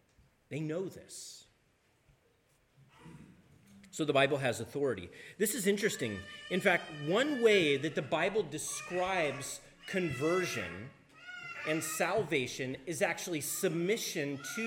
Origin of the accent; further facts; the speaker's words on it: Tri-Cities, Washington, United States; I grew up in the Tri-Cities, and there was always talk of radiation because we had the Hanford Project there.